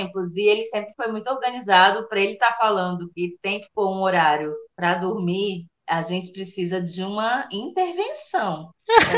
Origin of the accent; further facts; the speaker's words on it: Rio Branco, Acre, Brazil; born there; eu sou nascida na Bárbara Heliodora, né? Maternidade daqui de Rio Branco.